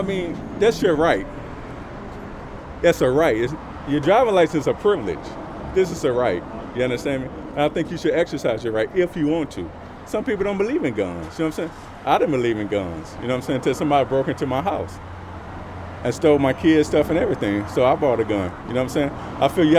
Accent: United States; born there; I'm an American. You understand? I was born here. I served in the United States Army.

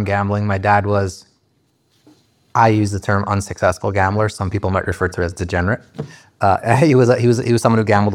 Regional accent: Winnipeg, Manitoba, Canada; I grew up in Winnipeg, Manitoba, Canada.

